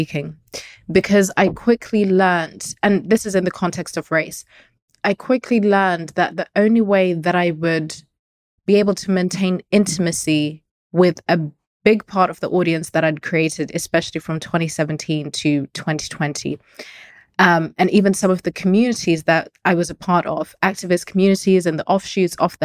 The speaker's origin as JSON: {"language": "English", "country": "Zimbabwe", "tie": "born or raised there", "moved": "yes", "lives_now": "United Kingdom", "said": "So I'm an immigrant. I was born and raised in Zimbabwe and moved to the UK. And my family, maybe because we're Shona and because we're immigrants"}